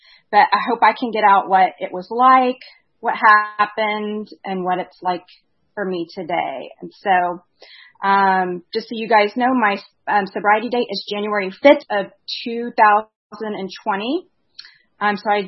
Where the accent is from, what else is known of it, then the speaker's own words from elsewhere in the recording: Louisiana, United States; born there; but my dad's first job took him down to Louisiana, where I was born.